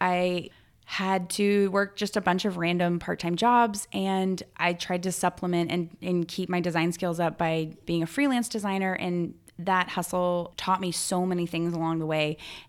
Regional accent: Oklahoma, United States; now in New Orleans, United States; I grew up in Oklahoma, and I love Oklahoma. It's a great place to grow up

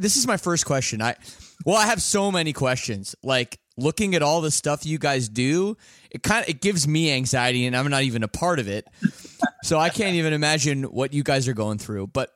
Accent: Canada; and I'm Canadian, and I don't know if I'm allowed to say this

